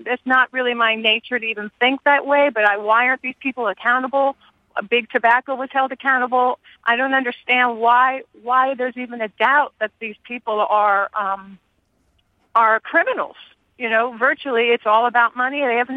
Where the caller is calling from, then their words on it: Burlington, Vermont, United States; I'm calling from Burlington, Vermont.